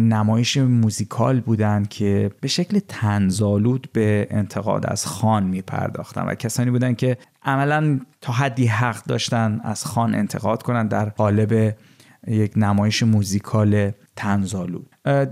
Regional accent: Iran; now in Ukraine; زمانی که من از ایران به کشور اوکراین مهاجرت کردم، سه تا ساز با خودم بردم

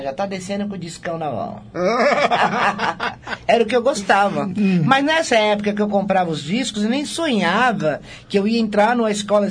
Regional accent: São Paulo, Brazil; São Paulo, Zona Leste.

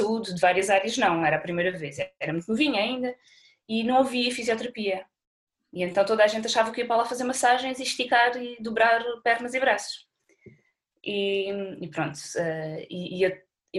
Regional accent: Évora, Alentejo, Portugal; retornei para Évora, a minha cidade natal

